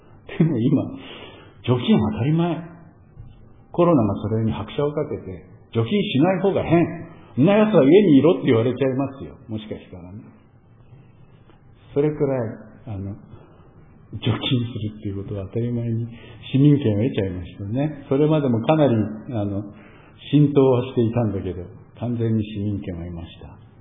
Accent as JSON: {"language": "Japanese", "region": "Akita", "country": "Japan", "tie": "born or raised there", "said": "秋田県生まれでしょ？秋田県育ちですよ。周辺というか周りはみんな、私も含めて、秋田県ネイティブしかいないわけでしょ？"}